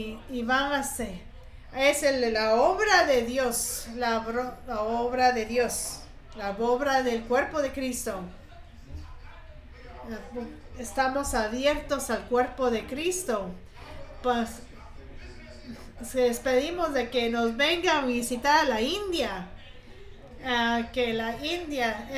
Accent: China; Spanish is a second language; puedo decir confiablemente de que soy chino

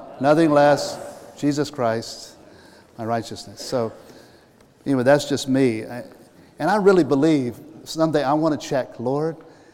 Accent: Houston, Texas, United States; You know, as a kid, Houston Astros, I grew up in Houston.

